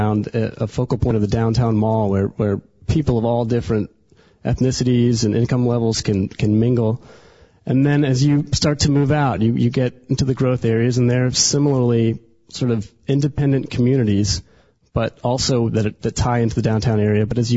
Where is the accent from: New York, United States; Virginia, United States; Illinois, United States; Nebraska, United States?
Virginia, United States; Fairfax; Well, I grew up in Fairfax in Northern Virginia, and growing up as a kid, we had just acres and acres of woods behind our house